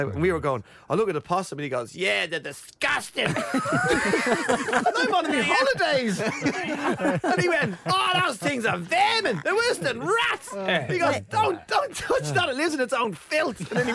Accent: Ireland; accent: Irish; I said seagull. Yeah. That's my Irish accent, saying seagull.

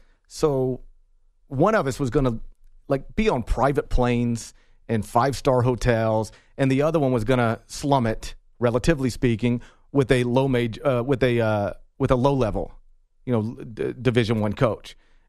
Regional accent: Mississippi, United States; He's from Michigan. I'm from Mississippi.

